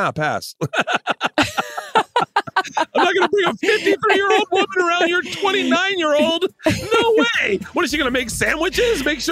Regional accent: Tampa, Florida, United States; I didn't understand that because I grew up in Tampa.

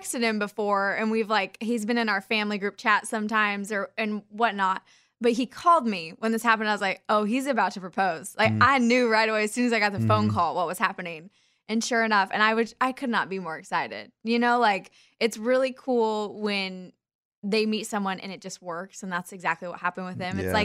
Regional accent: Kansas, United States; We're both from Kansas.

